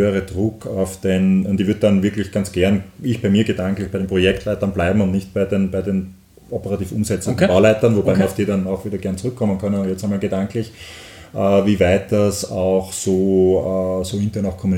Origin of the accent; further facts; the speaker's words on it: Austria; auch nur bei uns in Österreich